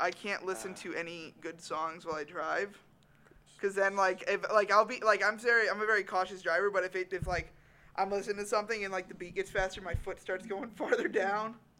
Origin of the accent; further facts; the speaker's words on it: Canada; also born or lived in Florida, United States; I was born in Florida, but I'm Canadian. But I might be part Cuban because of Florida.